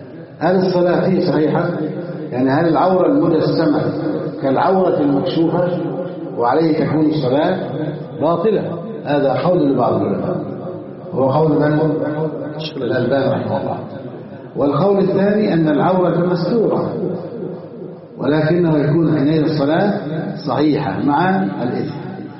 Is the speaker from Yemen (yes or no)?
no; Egypt; عندنا في مصر